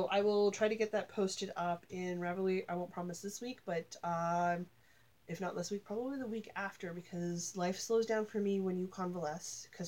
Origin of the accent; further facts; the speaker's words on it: Canada; Celsius, ladies and gents. We are Canadian.